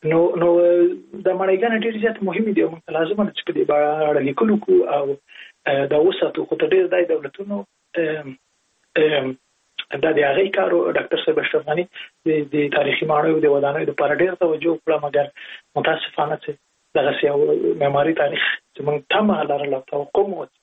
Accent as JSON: {"language": "Pashto", "town": "Jalalabad", "region": "Nangarhar", "country": "Afghanistan", "tie": "born or raised there", "said": "زه په جلال آباد کې لوی سوی"}